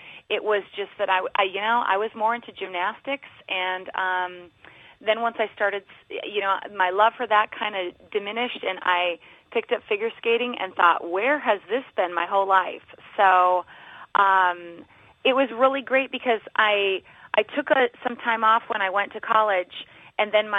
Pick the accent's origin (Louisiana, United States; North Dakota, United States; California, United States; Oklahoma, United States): North Dakota, United States; You know, I grew up in North Dakota, and we had an outdoor rink right across the street from my house.